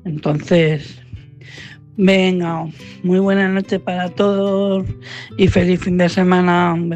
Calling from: Madrid, Community of Madrid, Spain; de Madrid.

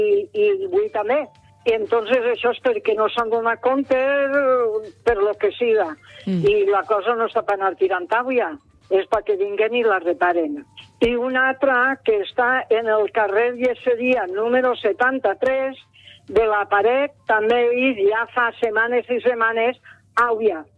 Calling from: Gandia, Valencian Community, Spain; sóc una senyora de Sigandia, del districte del Raval.

